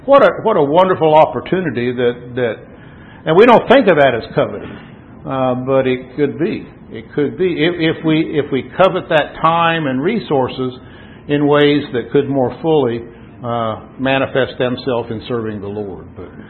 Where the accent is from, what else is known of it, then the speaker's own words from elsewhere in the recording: Indiana, United States; 90% of the disfellowshipping in the congregation I grew up in Indiana were bad attendance.